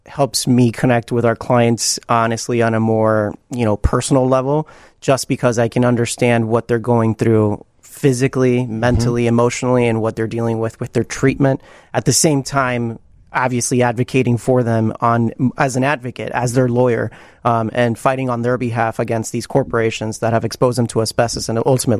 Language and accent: English; Puerto Rico; moved away as an adult; now in Chicago, United States; So I'm originally from Puerto Rico, and I lived there my whole life, did undergrad there, did medical school there, and then I moved to Chicago to do law school.